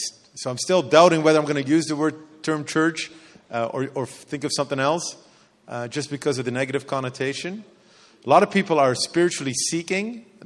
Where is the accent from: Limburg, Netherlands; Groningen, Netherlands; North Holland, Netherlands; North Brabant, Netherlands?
North Brabant, Netherlands; Eindhoven; English is a second language; I don't know if you guys can pronounce that. I was born and raised in Eindhoven. It's the fifth city in the Netherlands, in the south. That makes a big difference.